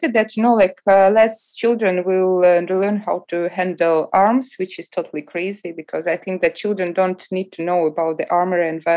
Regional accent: Saint Petersburg, Russia; English is a second language; It's about St. Petersburg, my hometown, and about, the process happening here in culture and in between the people.

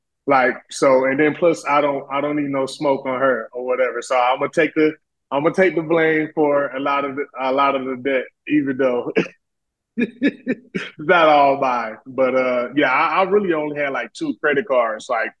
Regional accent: Alabama, United States; Like, my goal was like, I'm from Alabama. So it was like, I got to get out of this small town.

